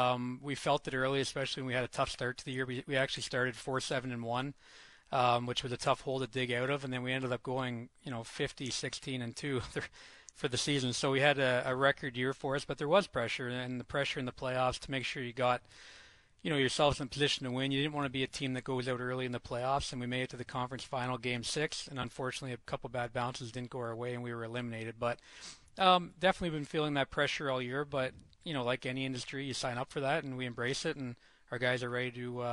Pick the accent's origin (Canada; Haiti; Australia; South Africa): Canada; Ontario; now in Saginaw, United States; growing up in Ontario.